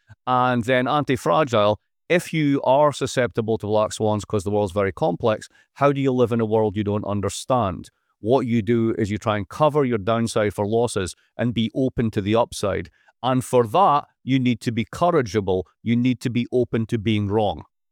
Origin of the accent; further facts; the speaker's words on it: Dundee, Scotland, United Kingdom; now in United States; I'm originally from Dundee in Scotland